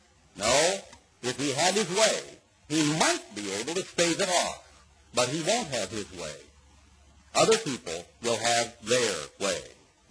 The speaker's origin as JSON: {"language": "English", "region": "Oregon", "country": "United States", "tie": "born or raised there", "said": "Now, when I say I'm an American, I grew up in Oregon, and I learned my history and geography by reading the war news, reading war maps"}